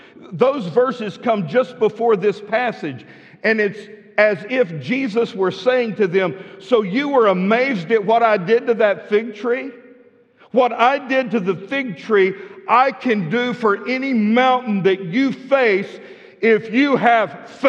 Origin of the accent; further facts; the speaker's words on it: Midland, Texas, United States; as a little kid growing up in Midland, Texas, I had never seen of, nor did I know of, a church that ran 1,000 people.